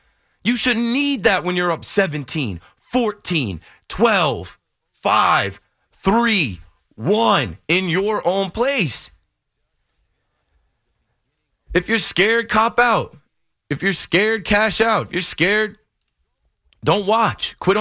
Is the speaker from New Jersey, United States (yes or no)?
yes; New Jersey, United States; I'm from Jersey. I picked the Nets. I'm from Jersey.